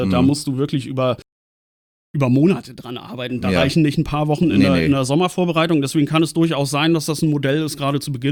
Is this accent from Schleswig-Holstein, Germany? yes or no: yes; Schleswig-Holstein, Germany; ist mir als Nordfriese dann durchaus sympathisch